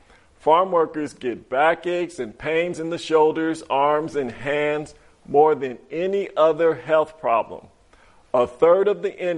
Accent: Monticello, Georgia, United States; from Monticello, Georgia. I am presently not farming, but we have had gardens. But my family and I have bought a farm in Virginia. And this summer, we will be moving to Virginia.

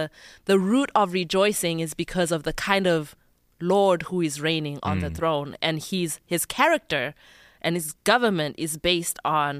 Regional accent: Zimbabwe; I'm from Zimbabwe.

